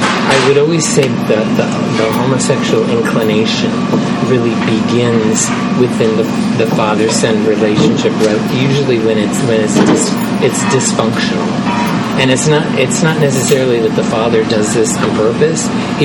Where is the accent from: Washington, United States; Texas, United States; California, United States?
California, United States; Yeah, I was born not far from here, just in the North Bay, just a few miles, and was born